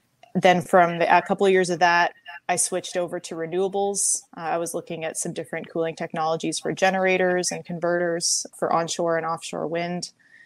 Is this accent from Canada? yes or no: yes; Victoria, British Columbia, Canada; now in United States?; Canadian on my mother's side, Spanish on my father's side. But I was born and raised in Victoria, BC, Canada.